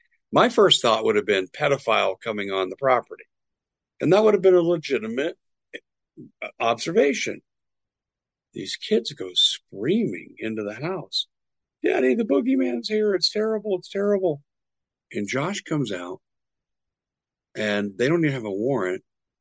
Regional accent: Arizona, United States; Let me speak to what's happened in my home state in Arizona

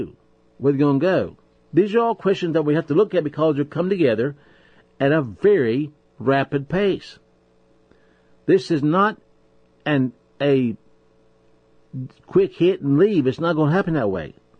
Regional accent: West Virginia, United States; because I come from West Virginia, we have been one of the largest coal-producing states in this in the nation for years and years.

